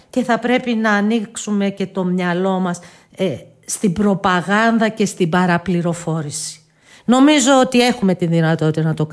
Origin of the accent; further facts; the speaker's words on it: Kastoria, Western Macedonia, Greece; Και η Ελλάδα είναι η χώρα μου.